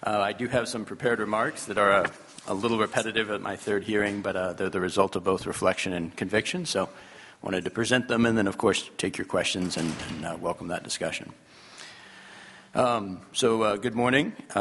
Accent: Anchorage, Alaska, United States; I grew up in Anchorage, and I've lived there almost all my life, aside from going outside for college and law school

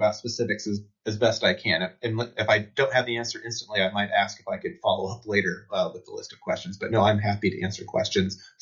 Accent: Missouri, United States; my home state where I'm sitting right now in Missouri

